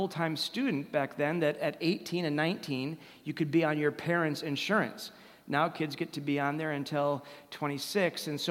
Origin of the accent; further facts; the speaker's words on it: Madison, Wisconsin, United States; I grew up on Old Sauk Road in Madison, which was an ancient road, and pioneers would come through there, and to hear all those stories. We have quite a few pioneers in Wisconsin.